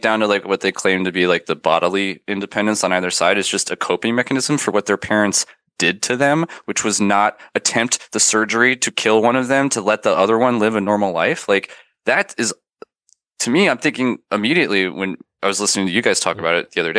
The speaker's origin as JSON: {"language": "English", "region": "Nevada", "country": "United States", "tie": "born or raised there", "said": "I grew up in Southern Nevada, near Vegas"}